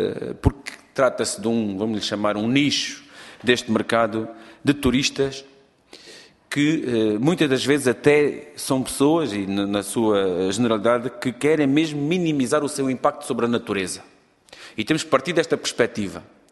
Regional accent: Alentejo, Portugal; talvez nota-se, eu digo vê-se na minha voz, não se nota, vê-se logo que sou alentejano

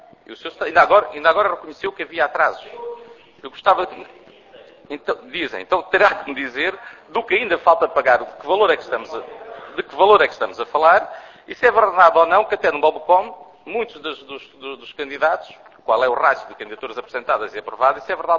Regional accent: Viseu, Centro, Portugal; que eu sou de Viseu

